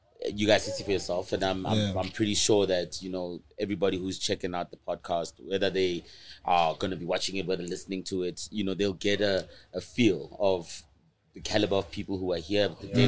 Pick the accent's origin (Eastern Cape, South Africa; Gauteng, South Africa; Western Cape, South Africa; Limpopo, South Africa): Gauteng, South Africa; Atteridgeville; I grew up in Attridgeville in Pretoria.